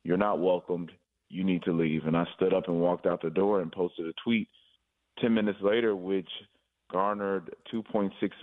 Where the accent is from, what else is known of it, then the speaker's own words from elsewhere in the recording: Chicago, Illinois, United States; which in Chicago could be laying in your bed. And this is just such a sad occasion. That is the case in my hometown, but that is absolutely what it is.